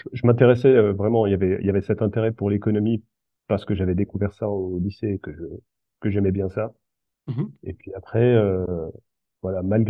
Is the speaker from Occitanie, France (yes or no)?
no; Lyon, Auvergne-Rhône-Alpes, France; also born or lived in Damascus, Syria / Saint-Étienne; Et j'ai grandi d'abord dans la Loire, près de Saint-Étienne. Puis on va dire au collège, on est parti à Lyon, où j'ai passé mon adolescence. Puis finalement, je suis monté à Paris pour poursuivre mes études au niveau master.